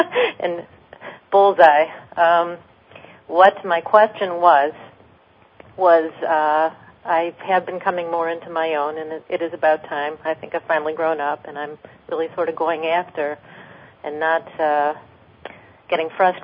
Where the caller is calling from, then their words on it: Detroit, Michigan, United States; from Detroit.